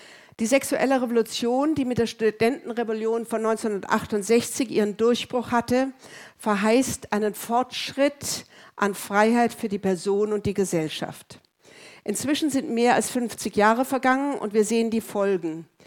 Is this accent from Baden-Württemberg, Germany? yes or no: no; Bavaria, Germany; Ich komme aus dem Chiemgau in Oberbayern.